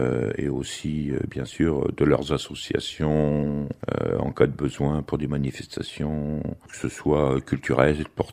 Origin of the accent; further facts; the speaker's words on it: Néry, Hauts-de-France, France; born there; Oui, je suis né à Néry. Mon père était également né à Néry, ma grand-mère était également née à Néry. Donc il y a beaucoup de générations de Picards à Néry.